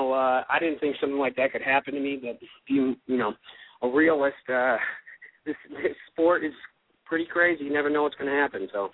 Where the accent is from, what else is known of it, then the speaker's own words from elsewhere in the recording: Japan; English is a second language; now in United States; No, featherweight, when I came from Japan here, they didn't really have the 35 yet, 135, the Bantamweight.